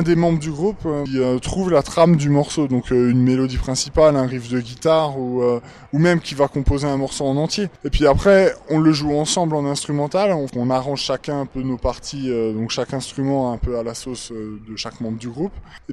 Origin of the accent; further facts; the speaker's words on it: Grand Est, France; on peut le trouver dans quelques boutiques par chez nous en Alsace